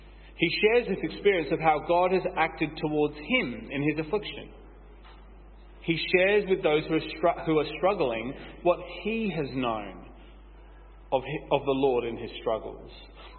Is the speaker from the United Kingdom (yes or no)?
yes; United Kingdom; Being British, it's definitely over the top for me.